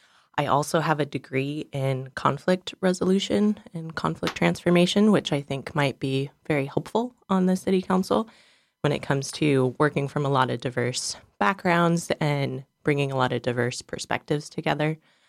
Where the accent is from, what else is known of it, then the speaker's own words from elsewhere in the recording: Palmer, Alaska, United States; And I was born and raised here in Palmer